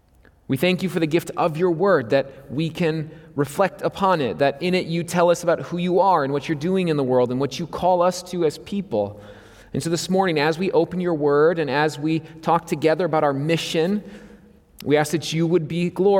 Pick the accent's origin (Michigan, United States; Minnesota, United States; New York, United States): Minnesota, United States; Becker; I'm from Becker, Minnesota, in central Minnesota.